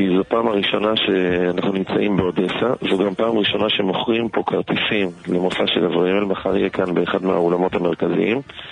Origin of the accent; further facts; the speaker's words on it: Haifa, Haifa District, Israel; אני גדלתי בחיפה של שנות ה-80-90